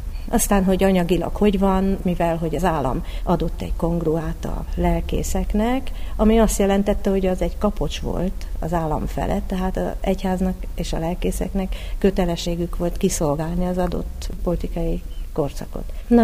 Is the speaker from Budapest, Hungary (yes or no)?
yes; Budapest, Hungary; 50-es években születtem, és az 56-os forradalmat a Nagykörúton a lövöldözések között éltük meg